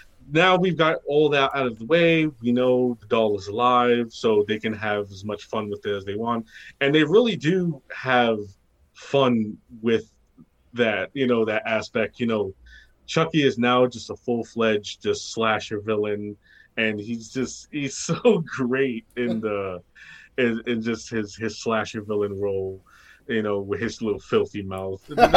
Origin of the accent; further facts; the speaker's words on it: New York, United States; I'm a New Yorker, so, like, we say fuck a lot.